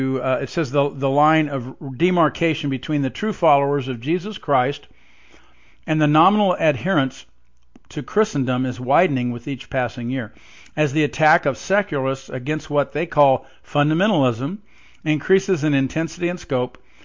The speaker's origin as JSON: {"language": "English", "town": "Evansville", "region": "Indiana", "country": "United States", "tie": "born or raised there", "said": "Head of the seminar, Robert Funk, who I've mentioned before, is from my hometown, Evansville, Indiana"}